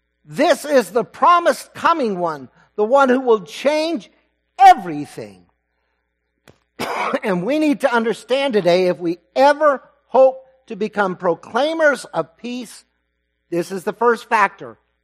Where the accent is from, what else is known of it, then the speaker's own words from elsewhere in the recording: Texas, United States; I am a Texan who had never seen a longhorn up close.